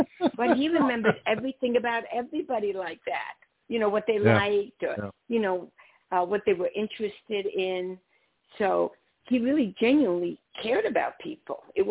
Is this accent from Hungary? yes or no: yes; Budapest, Hungary; Like, I'm from Hungary. I'm from Budapest.